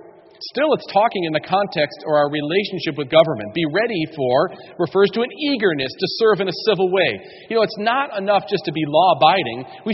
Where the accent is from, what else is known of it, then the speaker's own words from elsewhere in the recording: New York, United States; I mean, I grew up in New York State.